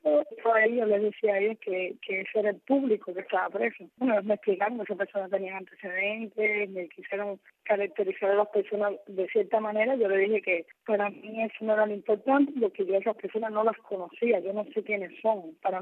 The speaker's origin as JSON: {"language": "Spanish", "country": "Cuba", "said": "yo soy cubana, yo puedo venir a Cuba donde lo quiera, estoy con mis papeles arreglados"}